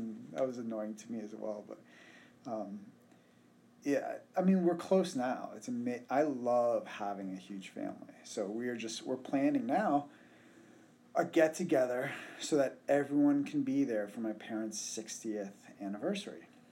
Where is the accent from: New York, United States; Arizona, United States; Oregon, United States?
New York, United States; West Seneca; I grew up in a town just outside of Buffalo, so we called the South Towns, and it was called West Seneca. And I think of myself as a native Buffalonian, right?